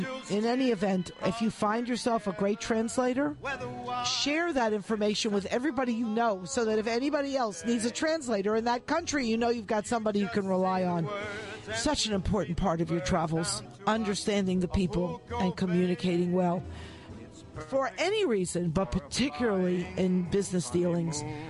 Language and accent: English; Baltimore, Maryland, United States; born there; I was born in Baltimore, even though it's not that far south. My mother's family and my father's family all consider themselves very southern.